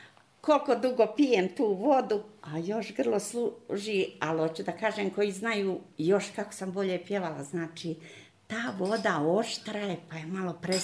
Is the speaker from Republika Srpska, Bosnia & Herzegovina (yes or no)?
yes; Bulozi, Republika Srpska, Bosnia & Herzegovina; born there; Rođena sam pravo u Bulozima, a to moje selo, jedan dio pripada Paljanskoj opštini, jedan dio Starom gradu.